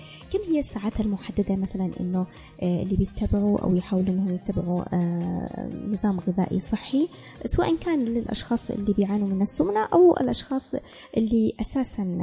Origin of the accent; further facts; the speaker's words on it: Yemen; لكن إحنا مثلا في مجتمعنا اليمني كثير من السيدات بتقول لك